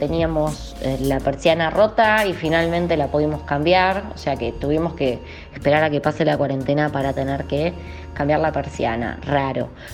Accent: Buenos Aires, Argentina; porque yo soy de Caballito.

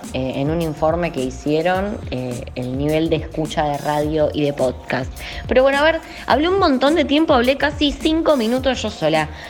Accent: Buenos Aires, Argentina; porque yo soy de Caballito.

